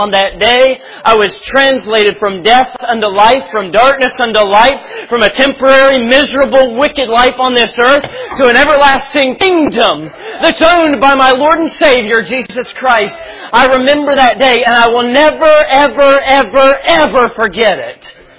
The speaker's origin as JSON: {"language": "English", "region": "West Virginia", "country": "United States", "said": "I'm from West Virginia. We only go to school half a day, one day a week"}